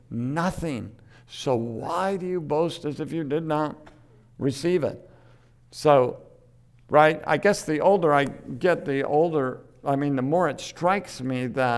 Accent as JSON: {"language": "English", "country": "United States", "tie": "born there", "said": "And I was born in the United States, right? And in a particular place, in a particular time."}